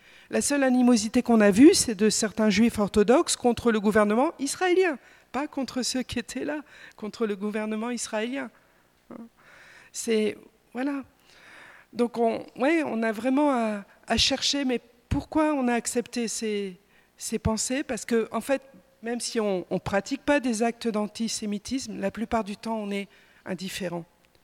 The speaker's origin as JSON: {"language": "French", "country": "France", "said": "Quand ils nous voyaient marcher dans les rues de Jérusalem pendant la marche, en tant que Français, c'était lourd"}